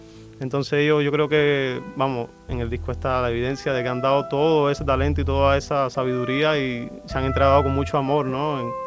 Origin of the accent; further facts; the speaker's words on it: Santa Clara, Villa Clara, Cuba; hablan del campo de Santa Clara, mi ciudad natal en Cuba, hablan de mis vivencias en diferentes ciudades como La Habana, Madrid